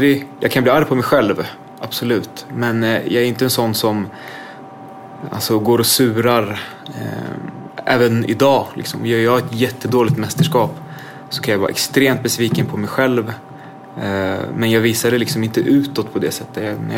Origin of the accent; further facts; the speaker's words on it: Fittja, Stockholm County, Sweden; när jag växte upp ute i Fittja då.